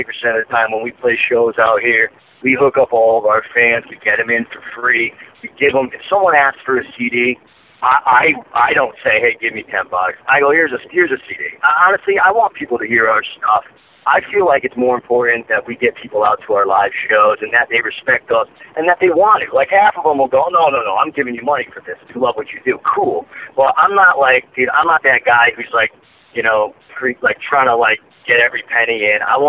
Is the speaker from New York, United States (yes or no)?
no; Connecticut, United States; now in Hollywood, United States; I live in Hollywood, right? I came out from Connecticut, 10 years ago